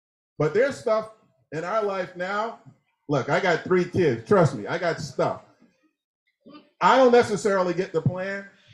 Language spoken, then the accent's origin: English; New York, United States; I'm a New Yorker. I expect my cab.